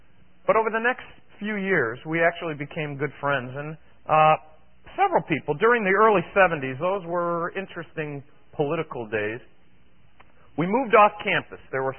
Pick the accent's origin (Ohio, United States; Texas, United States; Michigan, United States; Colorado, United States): Ohio, United States; Cleveland; born there; I had never been, I was born in Cleveland, never been really, except for a trip in eighth grade, I went to Washington, D.C.